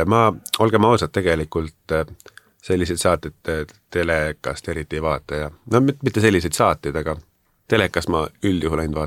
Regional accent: Saare County, Estonia; ma olen Saaremaalt.

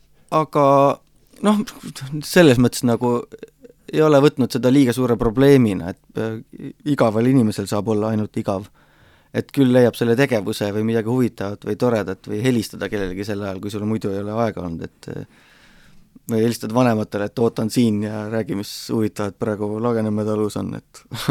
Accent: Saare County, Estonia; Mu vanemad on seal, minu sünnikodu on seal, mitusada aastat vana talu, mis on seal kandis juba olnud, et kindlasti Saaremaa jääb oluliseks sidemeks minul

